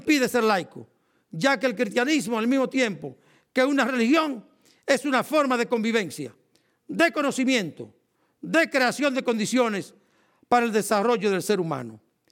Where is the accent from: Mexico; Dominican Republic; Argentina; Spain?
Dominican Republic; soy un dominicano, pero que soy un dominicano religioso, soy un dominicano católico. Fui un seminarista de 6 años